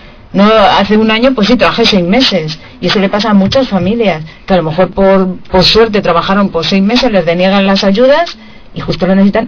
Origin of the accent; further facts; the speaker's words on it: Madrid, Community of Madrid, Spain; yo soy del barrio de Latina, de la zona de Aluche